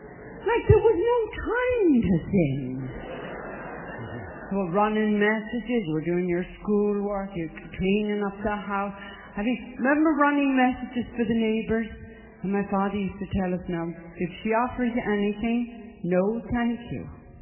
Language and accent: English; Ireland; Growing up in Ireland, whether it was Lent or not, there was a rule.